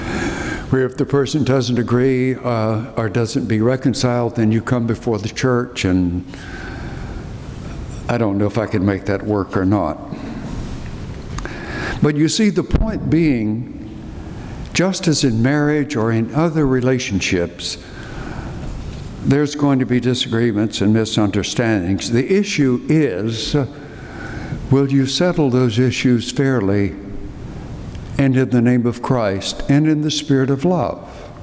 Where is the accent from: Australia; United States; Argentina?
United States; the South; also born or lived in New York City; Now, growing up in the South, I have a problem with that because we don't attack anything directly.